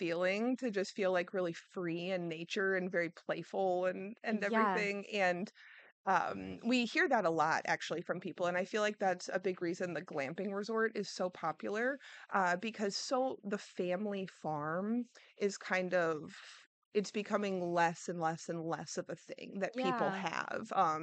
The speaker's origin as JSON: {"language": "English", "town": "Creve Coeur", "region": "Missouri", "country": "United States", "tie": "born or raised there", "said": "I grew up in the St. Louis area, kind of in Creve Coeur."}